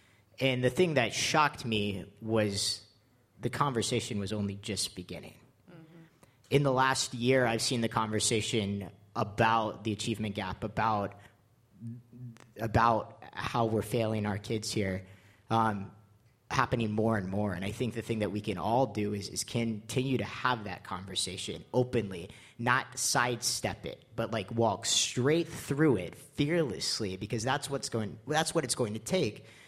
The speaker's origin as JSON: {"language": "English", "town": "Oakland", "region": "California", "country": "United States", "lives_now": "Minneapolis, United States", "said": "So I came here from Oakland, California, about a year and a half ago."}